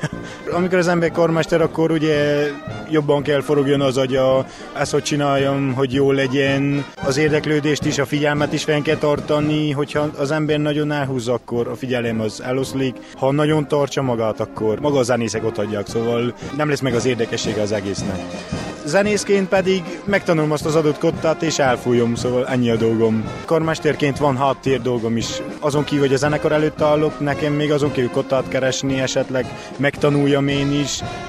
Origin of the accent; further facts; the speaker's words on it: Harghita, Romania; nálunk ugye ennek főleg Csíkban nagy hagyománya van. Ebben nőttünk fel, mindenki ezt csinálta